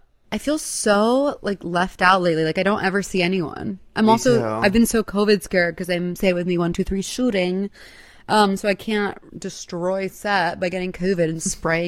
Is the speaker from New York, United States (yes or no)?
yes; New York, United States; But I'm 30 from New York, twice the size of that girl in question.